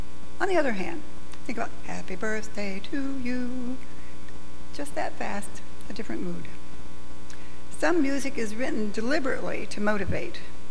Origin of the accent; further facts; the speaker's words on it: Kaleva, Michigan, United States; Because I am of Finnish heritage, I grew up in Kaliva over in Manistee County. My first years of school were there.